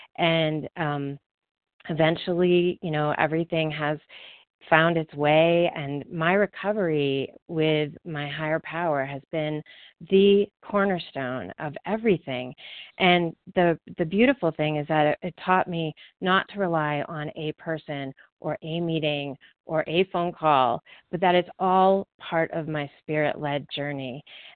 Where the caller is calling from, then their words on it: Colorado, United States; I am calling from Colorado, gratefully recovering compulsive overeater